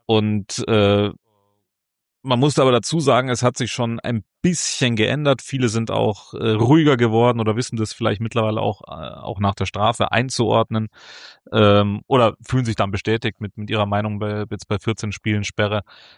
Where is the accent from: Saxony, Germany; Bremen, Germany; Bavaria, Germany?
Bavaria, Germany; Munich; wir als Münchner